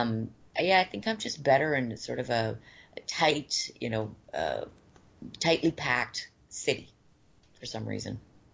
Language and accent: English; Vancouver, British Columbia, Canada; I'm from Vancouver, so I'm, you know, very aware of it.